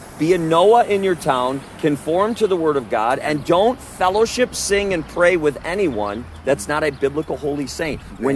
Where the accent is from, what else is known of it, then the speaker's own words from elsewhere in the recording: Wisconsin, United States; We're originally from Wisconsin, and it's frozen up there.